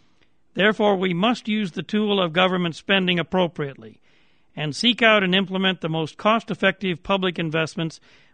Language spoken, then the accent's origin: English; Grand Rapids, Michigan, United States; alive and well in Grand Rapids, my hometown.